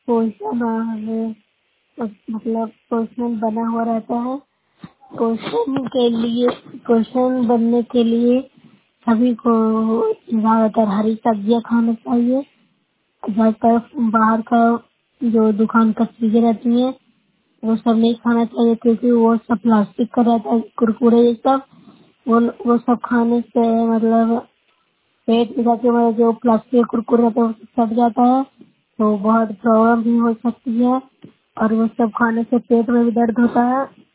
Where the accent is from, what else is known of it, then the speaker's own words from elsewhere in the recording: Noorsarai, Bihar, India; मैं नूरसराय ब्लॉक से हूँ, जिला नालंदा से बोल रही हूँ।